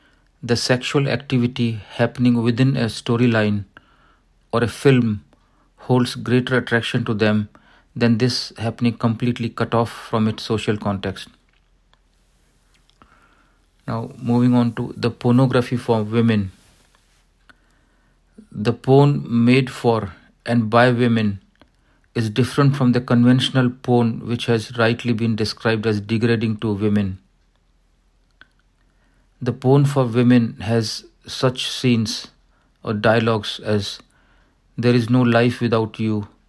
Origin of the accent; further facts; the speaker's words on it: India; in my experience of growing up in India, I had noticed that most of my female relatives